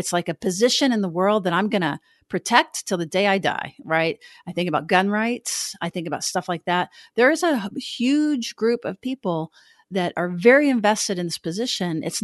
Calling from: Texas, United States; We're recording from Texas

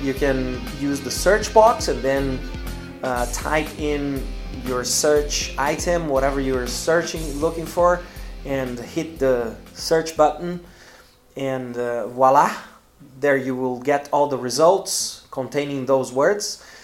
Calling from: Porto Alegre, Rio Grande do Sul, Brazil; English is a second language

